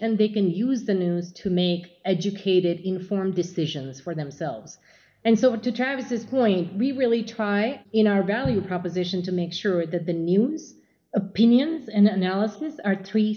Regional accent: India; my experience being Indian, growing up in India

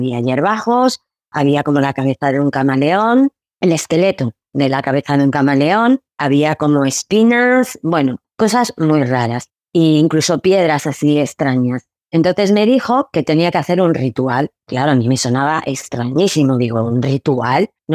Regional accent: Spain; born there; soy nacida en España y por mi época no había casi inmigración. Y claro, menos marroquíes de mi edad alrededor porque éramos muy, muy, muy, muy poquitos.

